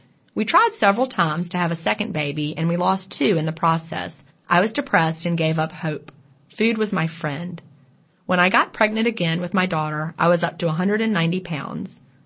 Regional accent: Egypt; from Egypt. I am 53, but I was only 29 after having my first child back in 1992 when I had to travel to France with my husband for 2 years.

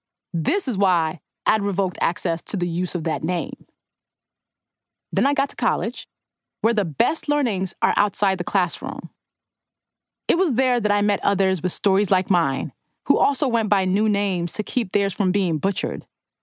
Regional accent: Nigeria; accent: Nigerian; By high school, I had lost most of my Nigerian accent and didn't stand out much anymore because of how I spoke.

